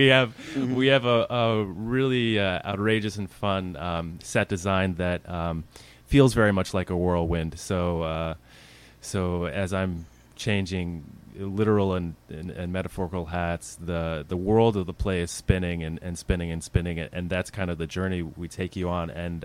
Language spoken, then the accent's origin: English; Long Island, New York, United States; And I'm also from New York, too, originally from Long Island.